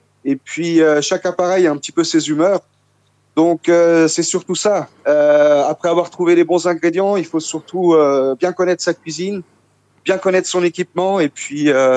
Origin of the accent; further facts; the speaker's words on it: La Chaux-de-Fonds, Neuchâtel, Switzerland; Moi j'ai grandi à la Chaux-de-Fonds, donc c'est pas loin du Jura, donc c'est vrai que c'est des goûts, c'est des textures qu'on connaît.